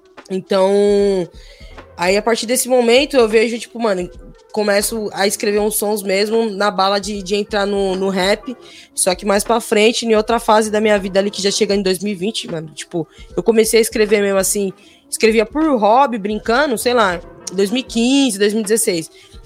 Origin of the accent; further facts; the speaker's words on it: Taboão da Serra, São Paulo, Brazil; tenho 26 anos, né, sou daqui do Taboão da Serra, aqui do lado, e é isso.